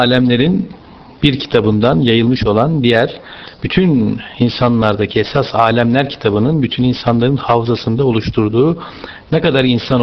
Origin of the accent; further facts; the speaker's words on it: Erzincan, Turkey; Ben Erzincanlıyım. Erzincan olarak da depremde en büyük felaketi yaşamış bir şehrin evladıyım.